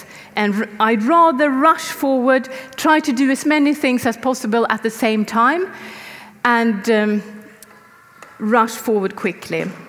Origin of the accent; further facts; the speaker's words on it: Sweden; English is a second language; It's translated to Swedish, which I am from Sweden.